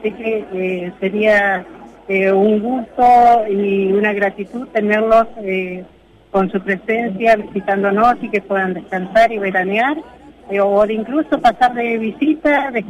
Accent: Sierra Grande, Río Negro, Argentina; venimos de Sierra Grande y el balneario Playas Doradas en Río Negro, al sureste de la provincia. La última localidad que está antes del límite de Chubut

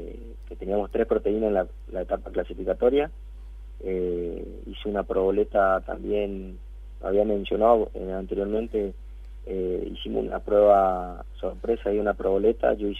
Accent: General Mansilla, Formosa, Argentina; also born or lived in Clorinda; now in Corrientes, Argentina; hoy estoy viviendo en la ciudad de Corrientes, pero soy nacido en Clorinda y malcriado en General Mansilla.

